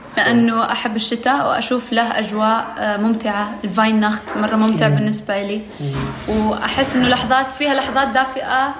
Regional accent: Saudi Arabia; now in Germany; وجيت من السعودية، وصار لي في ألمانيا 2 سنين و8 شهور.

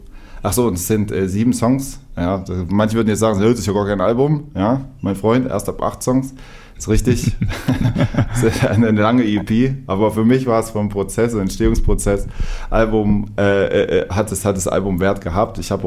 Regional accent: Saxony-Anhalt, Germany; bei uns in der Heimat, also ich komme aus Sachsen-Anhalt, komme aus so einem kleinen Kaff

